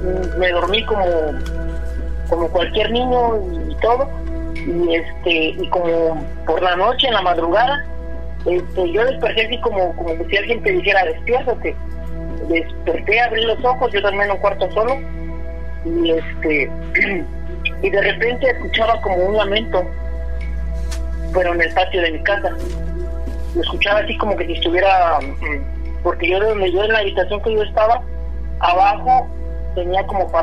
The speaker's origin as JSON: {"language": "Spanish", "town": "Tlalnepantla", "region": "State of Mexico", "country": "Mexico", "lives_now": "New York, United States", "said": "Soy originario de ¿cómo se llama? Se llama Caracoles, pero la colonia se llama Tlalnepantla, Estado de México. Doctor Jiménez Cantú, Tlalnepantla, Estado de México."}